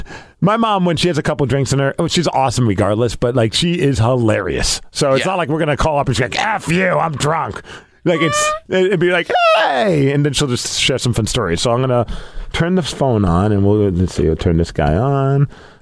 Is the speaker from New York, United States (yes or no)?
yes; New York, United States; I'm also from New York. I lived in upstate New York.